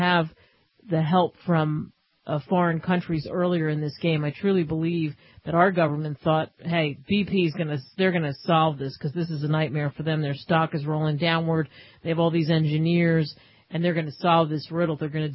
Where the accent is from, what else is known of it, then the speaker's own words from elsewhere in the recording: United States; I would say, to me, being an American, number one is the fact that we can have those opinions and share those opinions